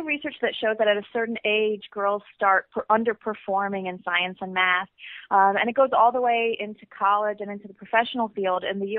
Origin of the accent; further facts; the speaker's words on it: Virginia, United States; So I grew up in Virginia, actually, in the middle of nowhere. No, not even a town name, sort of half an hour north of Richmond.